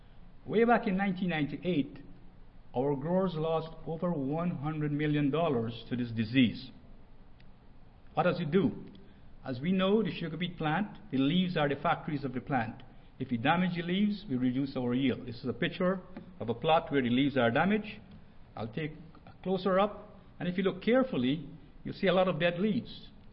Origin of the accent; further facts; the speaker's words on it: North Dakota, United States; and I'm from North Dakota, and Minnesota, North Dakota is number two.